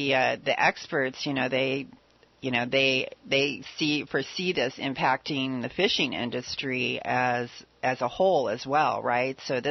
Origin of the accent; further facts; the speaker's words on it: United States; I feel bad as an American, you know, like we're over here